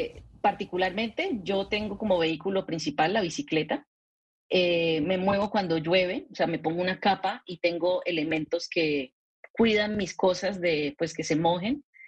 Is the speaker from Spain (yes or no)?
no; Bucaramanga, Santander, Colombia; Pues mira, yo soy de Bucaramanga